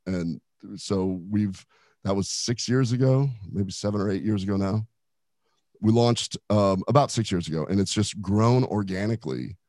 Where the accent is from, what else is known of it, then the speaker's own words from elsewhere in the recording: Nebraska, United States; I'm from Nebraska originally.